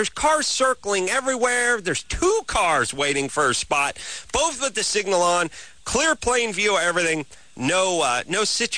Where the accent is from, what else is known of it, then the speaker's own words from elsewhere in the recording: North Hollywood, California, United States; My hometown, NoHo.